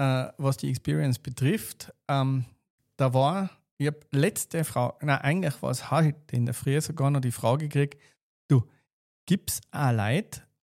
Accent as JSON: {"language": "German", "region": "Tyrol", "country": "Austria", "said": "weil ich bin ja Tiroler."}